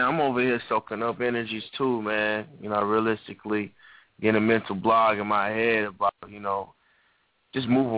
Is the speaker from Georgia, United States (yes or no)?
yes; Georgia, United States; now in California, United States; You know, I'm originally from Georgia, though. You know, I'm out here in Cali right now, though.